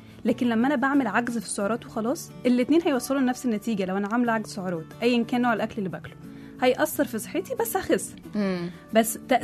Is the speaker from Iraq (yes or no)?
no; Egypt; بس إحنا مفهومنا كمصريين يعني إن أنا بخس